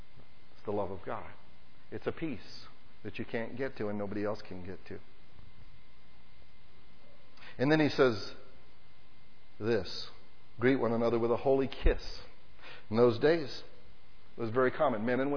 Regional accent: United States; And I'm American, I know.

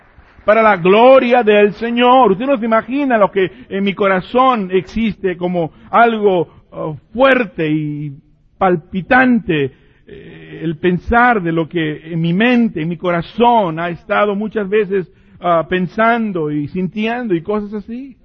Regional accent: Pomona, California, United States; yo soy de Pomona, la hermosa ciudad de Pomona

